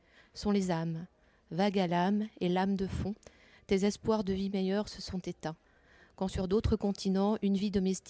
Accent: Brittany, France; Je suis bretonne aussi, comme Géraldine.

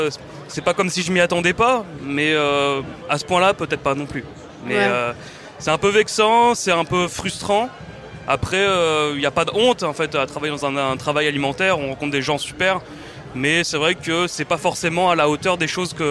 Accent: Brittany, France; je viens du Finistère, un peu de la France périphérique. Et j'ai fait mes études à Rennes.

